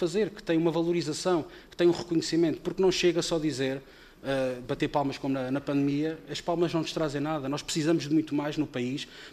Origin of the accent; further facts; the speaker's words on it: Covilhã, Castelo Branco, Portugal; Eu sou do interior, sou da Covilhã, e faço, cada vez que aqui venho, faço quase 600 quilómetros